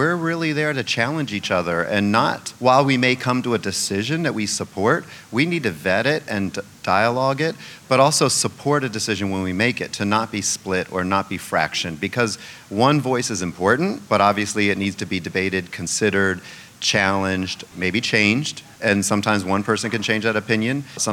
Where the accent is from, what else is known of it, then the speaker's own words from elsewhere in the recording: Pennsylvania, United States; also born or lived in New York / West Coast; I was born in New York, but my life took me to Pennsylvania from my childhood, and then I got to practice 10 years on the West Coast.